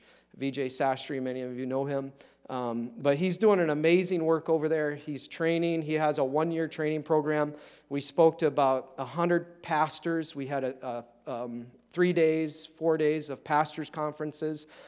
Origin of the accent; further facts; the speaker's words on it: United States; It really encourages my faith as an American, as a Westerner, to live radical for Jesus